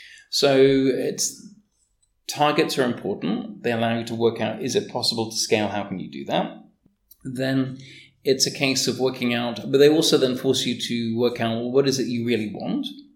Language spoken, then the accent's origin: English; Canada; born there; I was born in Canada, and legally I've only recently been allowed to vote.